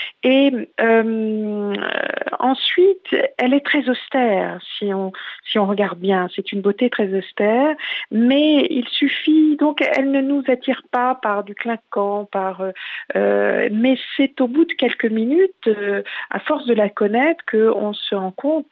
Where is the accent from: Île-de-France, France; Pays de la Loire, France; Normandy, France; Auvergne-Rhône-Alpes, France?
Île-de-France, France; Paris; quand on est parisien